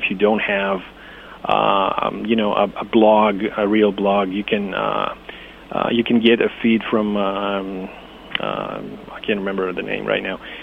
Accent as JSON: {"language": "English", "country": "Greece", "second_language": "English", "said": "As I said, I'm from Greece. I needed to maintain the touch with, my language, my culture."}